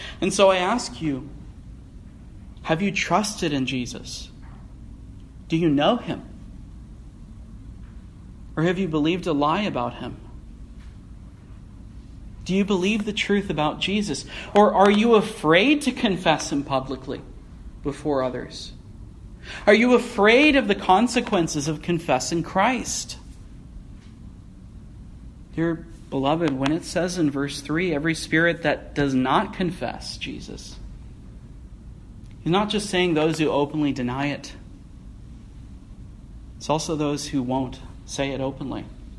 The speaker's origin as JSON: {"language": "English", "region": "California", "country": "United States", "said": "I'm a man from the San Fernando Valley. I say like and dude a lot."}